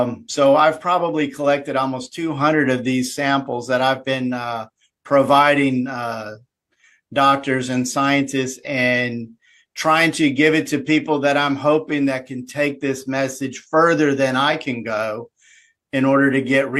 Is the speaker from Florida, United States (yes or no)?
no; Minnesota, United States; born there; now in Alabama, United States; No, I was born up in Minnesota. And I've been living in Alabama since 1997.